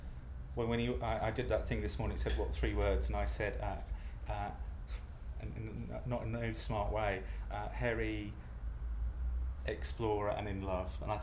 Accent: Ludlow, West Midlands, United Kingdom; Scottish family, I was born and bred in Shropshire in the West Midlands, born in a lovely town called Ludlow. My parents came south.

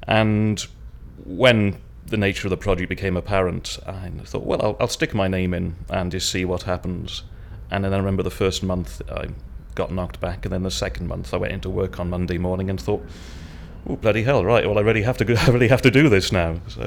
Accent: Wales, United Kingdom; now in Edinburgh, United Kingdom; I was born on the 24th October 1966 and I'm here from Edinburgh, although I'm from South Wales originally.

